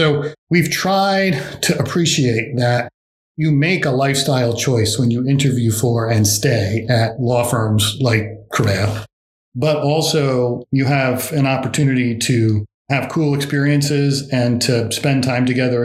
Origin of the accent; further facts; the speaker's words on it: New Jersey, United States; we moved out of the city in 2008. To the town where I grew up in New Jersey near Princeton.